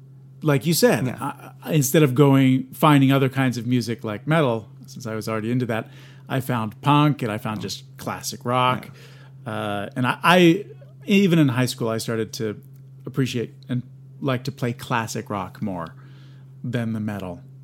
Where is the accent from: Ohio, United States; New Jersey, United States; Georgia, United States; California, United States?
New Jersey, United States; I am from New Jersey.